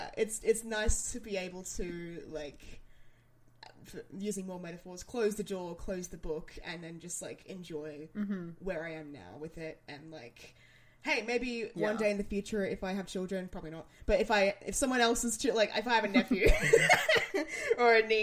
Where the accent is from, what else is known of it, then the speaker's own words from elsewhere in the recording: Australia; as a child growing up in Australia.